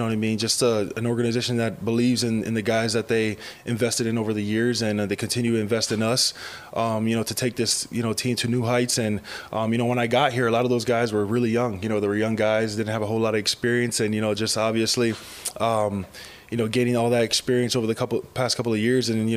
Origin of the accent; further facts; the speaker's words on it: Hawaii, United States; we're both from the West Coast, and I'm from Hawaii